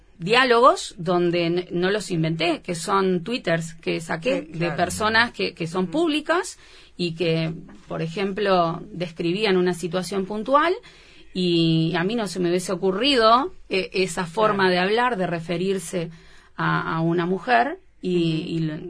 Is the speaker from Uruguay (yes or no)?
yes; Mendoza Grande, Florida, Uruguay; Yo soy de Florida, soy de Mendoza Grande